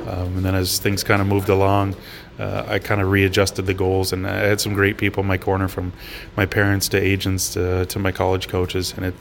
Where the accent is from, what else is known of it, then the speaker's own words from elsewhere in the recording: St. Louis, Missouri, United States; Growing up in St. Louis, I don't think I ever really dreamed of playing in the NHL.